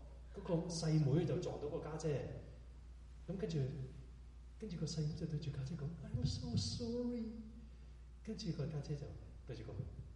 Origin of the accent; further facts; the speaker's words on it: China; 我哋中國人咧，好多時咧就話冇所謂啦